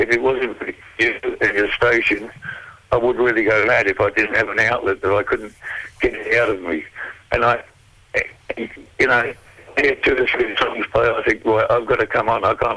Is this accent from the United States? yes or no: no; Australia; So, you know, I'm Australian, mate.